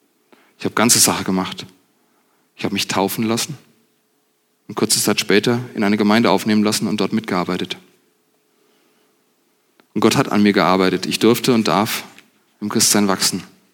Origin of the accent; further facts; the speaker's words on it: Hesse, Germany; Man hört es vielleicht, ich komme nicht von hier. Ich komme aus der Nähe von Gießen, aus der Nähe der Mitte von Deutschland.